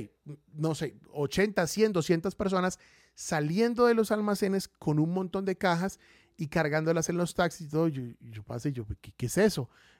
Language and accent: Spanish; Bucaramanga, Santander, Colombia; now in Medellín, Colombia; la ciudad de Bucaramanga, de donde yo soy oriundo, como les digo, yo estoy de Medellín, pero yo soy de Bucaramanga, soy santandereano, hincha ferviente del Atlético de Bucaramanga